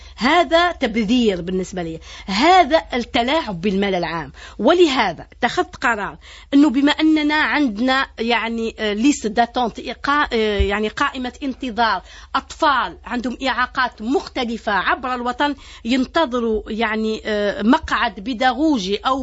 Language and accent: Arabic; Algeria; ونحن جزائريين